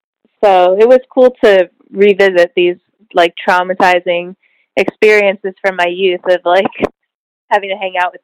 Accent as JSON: {"language": "English", "region": "New Jersey", "country": "United States", "tie": "born or raised there", "lives_now": "Brooklyn, United States", "said": "I grew up in New Jersey, but I live in Brooklyn now."}